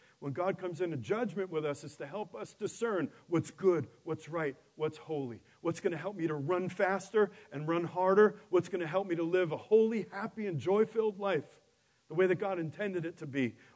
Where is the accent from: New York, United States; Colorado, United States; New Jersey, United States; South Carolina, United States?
New York, United States; Queens; I certainly never learned it growing up in Queens.